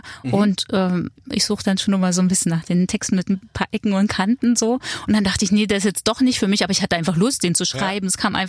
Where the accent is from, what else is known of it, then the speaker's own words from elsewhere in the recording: Cottbus, Brandenburg, Germany; Ich bin ja in Cottbus geboren, aufgewachsen und dadurch habe ich ja viel Zeit in Berlin verbracht.